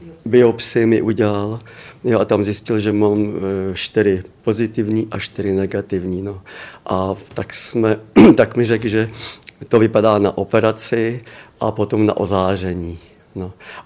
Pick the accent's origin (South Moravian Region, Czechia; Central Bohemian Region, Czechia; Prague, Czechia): Prague, Czechia; Modřany; Z Modřan.